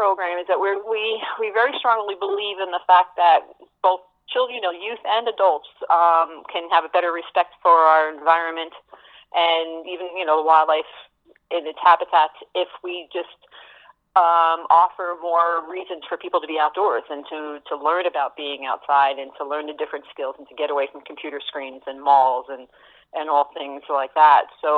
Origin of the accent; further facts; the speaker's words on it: New York, United States; moved away as an adult; we came here, we're originally from the States, New York area, where we ran a similar facility and came up here because of the fact that there was no established wildlife program really in the province